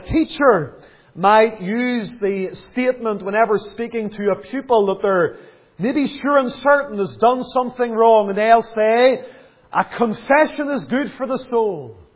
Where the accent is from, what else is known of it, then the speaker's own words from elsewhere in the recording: Lisburn, Northern Ireland, United Kingdom; I can remember growing up in Lisburn